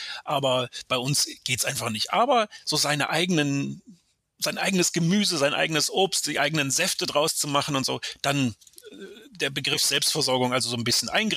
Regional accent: Lake Constance, Germany; Ich bin Journalist, komme ursprünglich vom Bodensee.

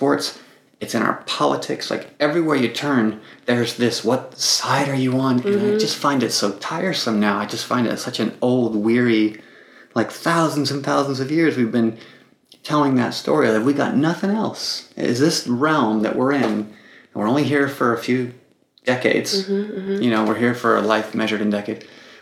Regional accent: United States; I was born and raised in America, typical American diet. Fundamentally normal American upbringing.

